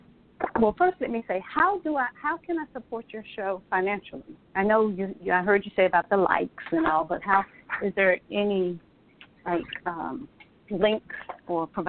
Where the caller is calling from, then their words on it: Atlanta, Georgia, United States; I'm calling from Atlanta, Georgia.